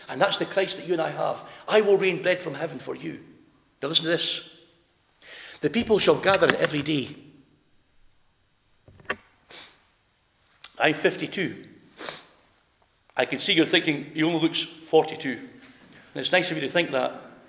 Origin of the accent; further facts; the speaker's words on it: Scotland, United Kingdom; Now, I don't know if you get as much rain here as we do in Scotland, but as a Scot, I can tell you this.